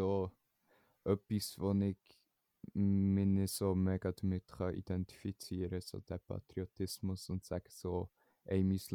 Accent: Switzerland; zum Glück bin ich Schweizer und nicht irgend so ein Schwede

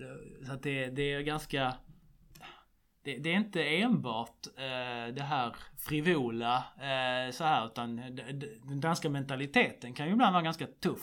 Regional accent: Skåne, Sweden; Och jag är skåning dessutom, så att man har en extra liten så här fling.

